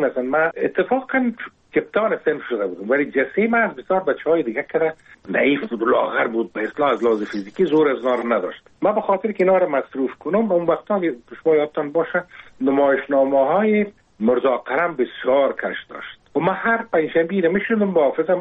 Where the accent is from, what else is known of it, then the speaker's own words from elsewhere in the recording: Kabul, Afghanistan; ما در کنار کابل نمداری زندگی میکردیم و پیدا شده بودم